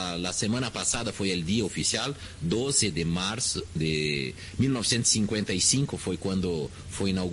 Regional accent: Brazil; Mira, yo soy brasileño, ya notaron.

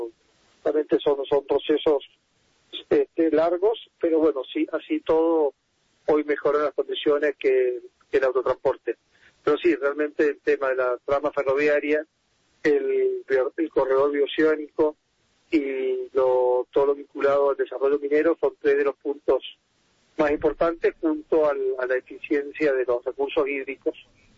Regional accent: Mendoza, Argentina; una gran y histórica deuda que tenemos no solo como mendocinos, sino como región y como país

